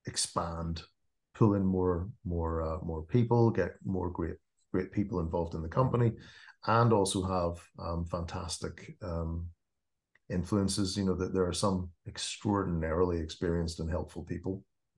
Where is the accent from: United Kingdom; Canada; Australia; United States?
United Kingdom; Belfast, Northern Ireland; moved away; I was desperate to get out of Northern Ireland at the time. I was growing up around Belfast in the middle of the bad old days.